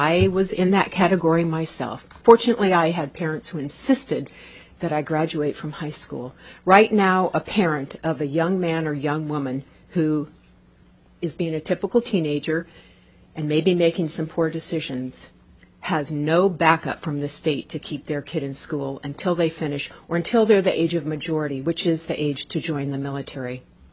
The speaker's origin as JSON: {"language": "English", "town": "Fairbanks", "region": "Alaska", "country": "United States", "tie": "born or raised there", "also_born_or_lived": "Anchorage / Kodiak", "said": "I grew up in Anchorage, Kodiak, and Fairbanks, where I graduated from high school."}